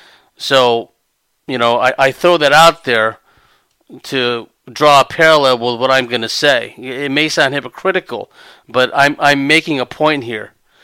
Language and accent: English; California, United States; MyLabs, I'm from California mostly, so we have the long vowel sound, MyLabs.